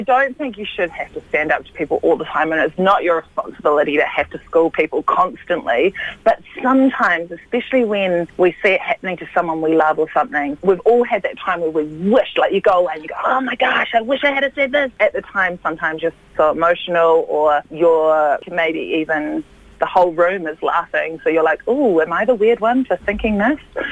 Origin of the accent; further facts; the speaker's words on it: Te Kuiti, Waikato, New Zealand; also born or lived in North Shore; growing up in Te Kuiti, which is like a small country town in the central North Island. So I went straight from there to the North Shore.